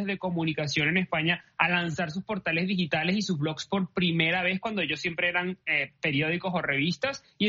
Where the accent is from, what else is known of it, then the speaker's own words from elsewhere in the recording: Caracas, Capital District, Venezuela; moved away as an adult; venezolano de Caracas y soy periodista desde que tengo uso de razón.